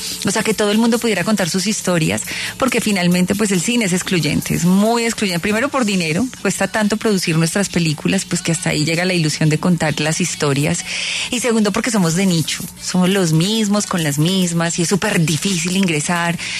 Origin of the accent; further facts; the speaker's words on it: Medellín, Antioquia, Colombia; born there; yo nací en la Comuna 13 de Medellín